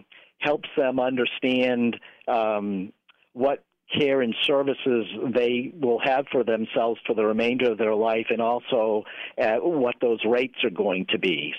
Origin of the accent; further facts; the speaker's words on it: Maine, United States; I was raised in Maine, lived 50 years there